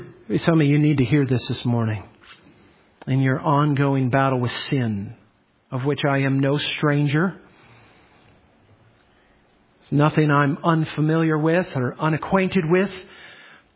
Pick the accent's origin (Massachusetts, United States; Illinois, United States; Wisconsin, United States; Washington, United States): Illinois, United States; Chicago; maybe it's because I'm from the Chicago area, I'm more familiar with it.